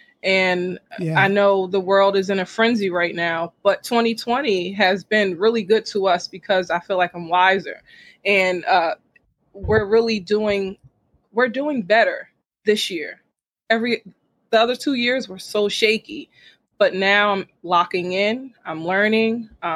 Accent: Roselle, New Jersey, United States; And I grew up in Roselle, New Jersey, very small town.

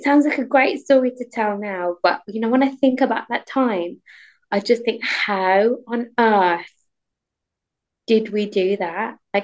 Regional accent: Birmingham, West Midlands, United Kingdom; And I'm from Birmingham. Whilst it's the UK's largest second city, the UK second city

